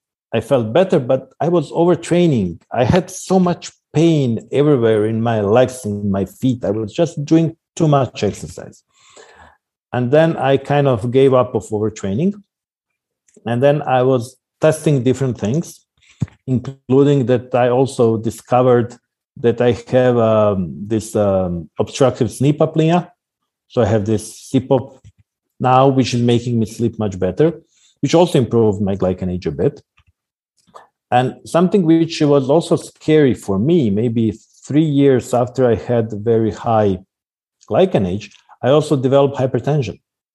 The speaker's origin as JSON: {"language": "English", "country": "Croatia", "first_language": "Croatian", "second_language": "English", "said": "I also post a lot of on Facebook, but I do it on Croatian language in my home country."}